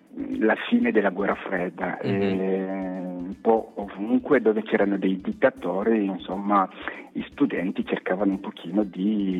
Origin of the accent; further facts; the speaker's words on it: Bukavu, South Kivu, DR Congo; also born or lived in Kinshasa; io sono nato tanti anni fa, ho 44 anni, sono nato all'est, proprio dove ci sono i problemi, a Bukavu, però sono cresciuto a Kinshasa, nella capitale, dove ho studiato